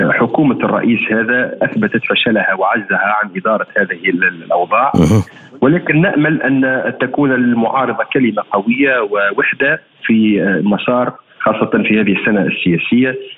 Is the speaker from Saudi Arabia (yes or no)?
no; Tunisia; لأن بلدنا تونس في مرحلة انتقال ديمقراطي